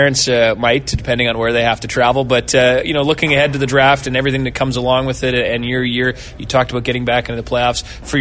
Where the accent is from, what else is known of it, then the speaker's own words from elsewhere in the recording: Prince Albert, Saskatchewan, Canada; When you're a kid growing up in Prince Albert, Saskatchewan, you're playing road hockey with your younger brother.